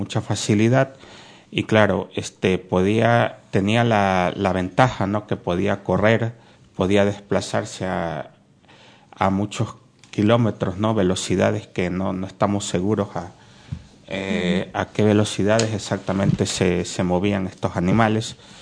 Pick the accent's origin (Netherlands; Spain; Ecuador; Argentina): Ecuador; En las Islas Galápagos, que está en mi país, hay iguanas marinas